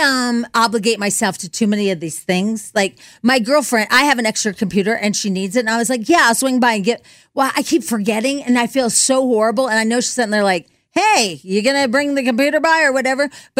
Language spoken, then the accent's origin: English; Illinois, United States; when I grew up in Illinois, you just, as a boy, you just had to know, like, football, right?